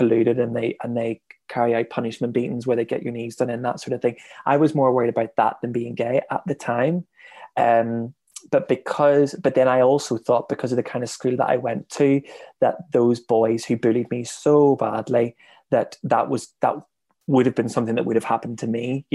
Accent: Belfast, Northern Ireland, United Kingdom; growing up in Belfast

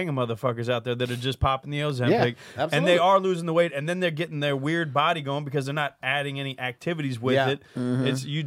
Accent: Cincinnati, Ohio, United States; It was like I'm from Cincinnati, so I know some.

